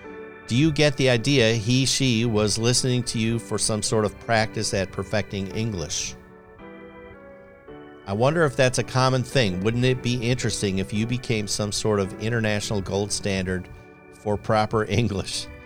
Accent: Chicago, Illinois, United States; accent: Chicago; I'm told from time to time, you know, people can still hear my Chicago accent, whatever.

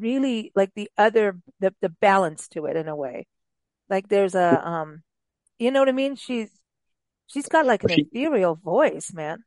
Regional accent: the West, United States; I'm from the West. It's marmot.

